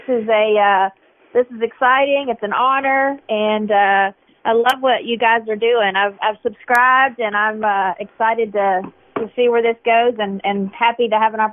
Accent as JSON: {"language": "English", "town": "Hope", "region": "Arkansas", "country": "United States", "tie": "born or raised there", "said": "Well, I grew up in Hope, Arkansas, and my dad started taking us to the golf course."}